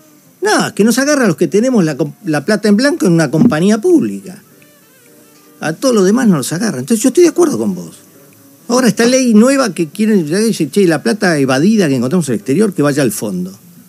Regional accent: Buenos Aires, Argentina; Cuando yo nací en Floresta. Mis primos hermanos, uh-huh, en Lanús. Uh-huh. Yo pasaba entre Floresta y Lanús. Me iba en colectivo solo, a los 9 años.

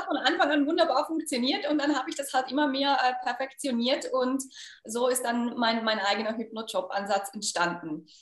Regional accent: Switzerland; vor allem bei uns in der Schweiz, in die klassische Karriereberatung

